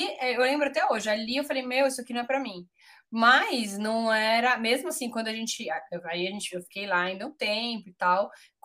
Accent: São Paulo, Brazil; now in Italy; Eu vim de São Paulo. Eu vim para cá em abril, agora fez, né? Que dia é hoje? Acabou de fazer 15 anos. Vim para cá em abril, para a Itália. Uau. Em abril de 2008, 15 anos.

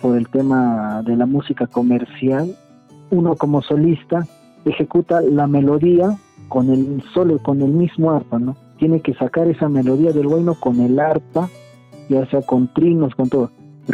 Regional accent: Ayacucho, Peru; Soy ayacuchano, antropólogo de profesión.

